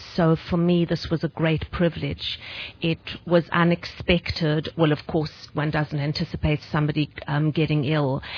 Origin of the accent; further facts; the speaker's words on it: South Africa; And we grew up in South Africa.